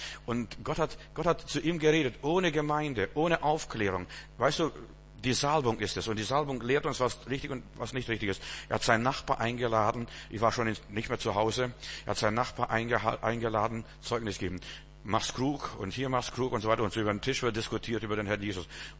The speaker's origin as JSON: {"language": "German", "country": "Russia", "said": "Meine Schwester, wir kommen ja aus Russland."}